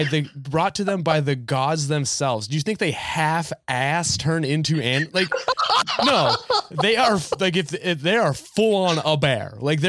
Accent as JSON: {"language": "English", "region": "New Hampshire", "country": "United States", "lives_now": "Philadelphia, United States", "said": "So I'm from New Hampshire. So they're all around. You know what I mean? I mean, I live in Philly now"}